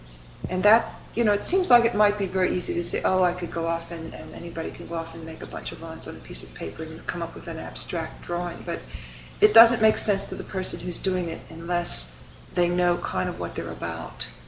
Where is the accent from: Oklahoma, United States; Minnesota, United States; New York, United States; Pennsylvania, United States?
Pennsylvania, United States; Pittsburgh; I'm originally from Pittsburgh, from Western Pennsylvania, and it's a whole different way of living.